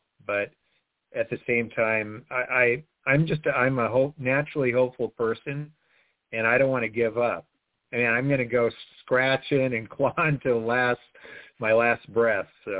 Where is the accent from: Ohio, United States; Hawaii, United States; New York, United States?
Hawaii, United States; Now, I grew up in Hawaii, and so, we eat saimin, which is like ramen.